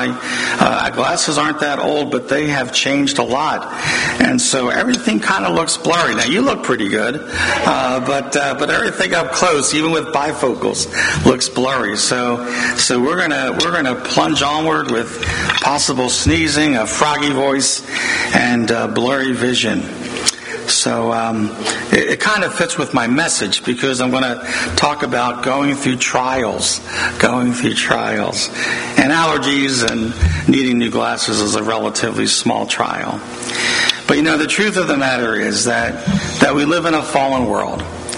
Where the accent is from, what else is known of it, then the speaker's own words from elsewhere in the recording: Philadelphia, Pennsylvania, United States; You know, the neighborhood I grew up in Tacony, my great nephew bought my parents' house after they passed